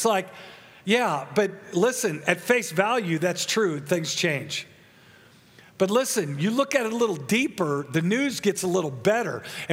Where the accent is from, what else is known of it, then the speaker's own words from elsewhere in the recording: United States; But let me just tell you, I'm still an American, and I understand how important that is.